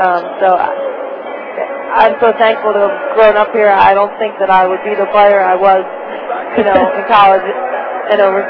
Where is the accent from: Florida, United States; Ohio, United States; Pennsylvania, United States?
Pennsylvania, United States; Philadelphia; and I said that I came from Philadelphia, they knew about Allen Iverson and they knew about the Sixers.